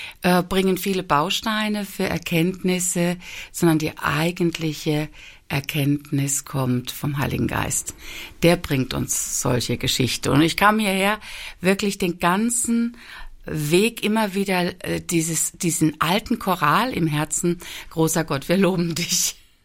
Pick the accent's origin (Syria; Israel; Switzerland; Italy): Israel; German is a second language; now in Germany; Grüße aus Israel. Grüße aus Deutschland. Von dort komme ich, sowohl aus Israel wie auch aus Deutschland.